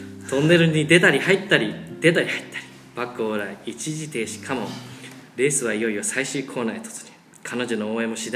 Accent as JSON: {"language": "Japanese", "region": "Tokyo", "country": "Japan", "said": "で俺も東京なのに方言になっちゃったね。"}